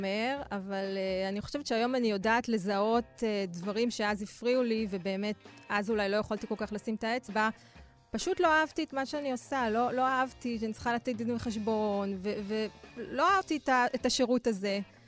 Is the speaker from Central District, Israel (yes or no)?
no; Bnei Brak, Tel Aviv District, Israel; אני דטלשית. גדלתי בבני ברק, אם כי לא בהארדקור של העיר, בחינוך ממלכתי דתי. אני ממשפחה מאוד משכילה ופלורליסטית